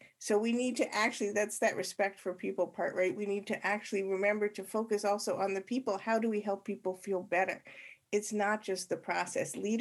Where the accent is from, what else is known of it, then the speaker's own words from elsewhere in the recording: Canada; moved away as an adult; I was 42 years old, partially by choice and partially because I'm an immigrant from Canada and I didn't have a work permit.